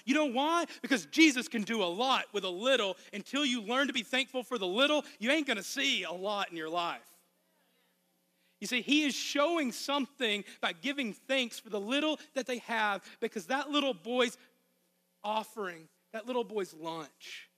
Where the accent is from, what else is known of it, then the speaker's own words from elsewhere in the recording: Arkansas, United States; I know it's a double negative, but I'm from Arkansas. There's no problem he can't solve. They told me earlier that my accent was worse than usual.